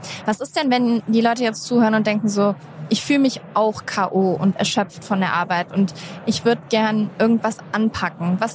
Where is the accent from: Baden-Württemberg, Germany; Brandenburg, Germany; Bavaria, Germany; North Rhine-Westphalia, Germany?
North Rhine-Westphalia, Germany; Same, ich komme auch aus NRW.